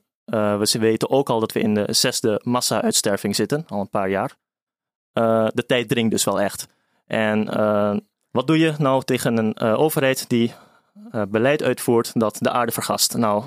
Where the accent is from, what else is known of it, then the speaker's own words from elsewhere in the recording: Suriname; now in Amsterdam, Netherlands; In Suriname.